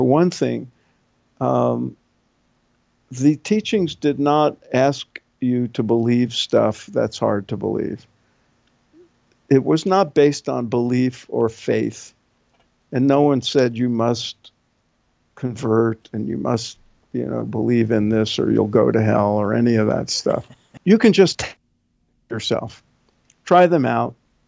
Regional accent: Brooklyn, New York, United States; I was raised in Brooklyn, New York, before it was fashionable, by working class parents who had no use for religion whatsoever.

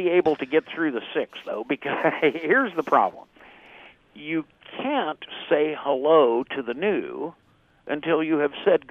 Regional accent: Midwest, United States; I'm born and raised in the Midwest, and when I grew up, two of the things that they used to say all the time were, you have to be strong for someone else, and you have to keep busy.

